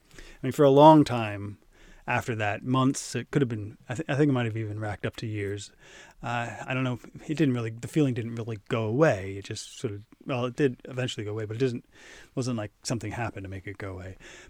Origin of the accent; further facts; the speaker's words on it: New Jersey, United States; Middle school, we actually called it junior high where I grew up in New Jersey, and it went from seventh to ninth grades.